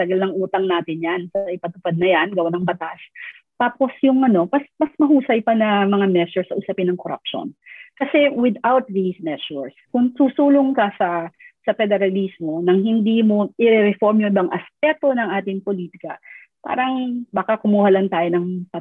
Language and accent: Tagalog; Mindanao, Philippines; And I'm for federalism because I'm a Mindanaoan.